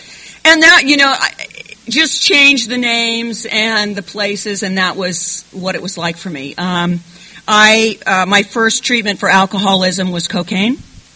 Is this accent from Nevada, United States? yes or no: no; California, United States; He had been drinking all day long over at Jack London Square. I'm from the Bay Area originally.